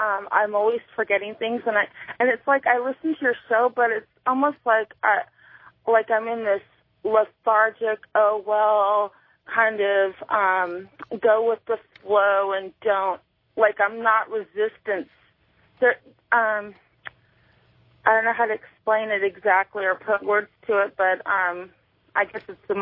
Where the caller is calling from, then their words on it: California, United States; I'm calling from California.